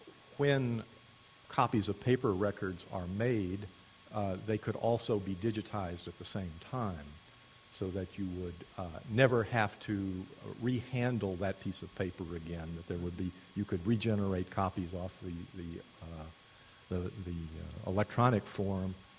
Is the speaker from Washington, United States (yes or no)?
yes; Bremerton, Washington, United States; I'm from Bremerton.